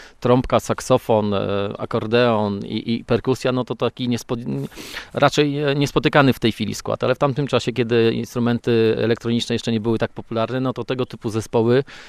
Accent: Chojnice, Pomeranian Voivodeship, Poland; Tak, ja jestem rodowitym chojniczaninem.

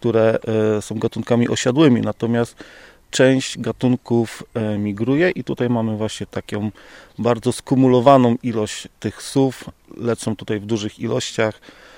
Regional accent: Zielona Góra, Lubusz Voivodeship, Poland; No, ja jestem z zachodu Polski, no ale to nie ma znaczenia.

